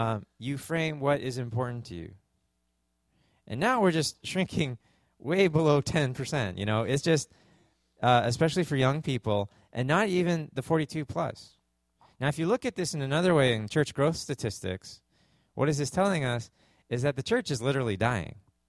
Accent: Canada; moved away; And being a Canadian, I didn't realize that the word evangelical was such a dirty word when I came here.

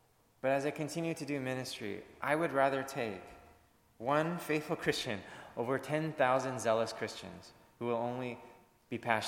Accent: Canada; now in United States; As a Canadian citizen living as an American resident, I think about that sometimes.

